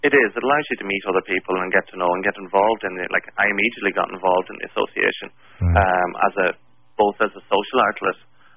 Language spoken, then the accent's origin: English; Ireland; now in Winnipeg, Canada; I'm only here in Winnipeg 2 years. I moved here 2 years ago from Ireland.